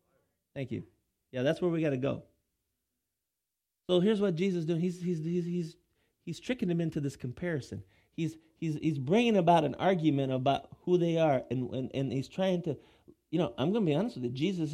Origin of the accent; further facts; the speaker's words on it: Illinois, United States; now in Wisconsin, United States; I'm from Illinois. I didn't tell anybody. I was from Illinois for a long time when I moved to Wisconsin.